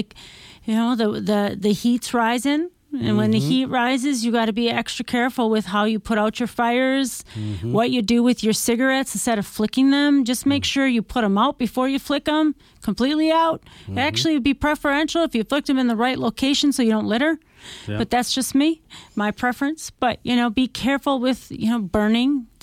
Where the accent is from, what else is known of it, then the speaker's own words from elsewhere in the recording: Minnesota, United States; In my hometown, they were having a garage sale.